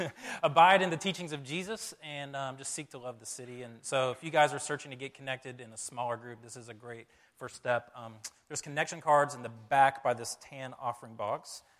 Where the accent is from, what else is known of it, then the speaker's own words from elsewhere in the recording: the South, United States; I'm from the South, guys. That's how we roll.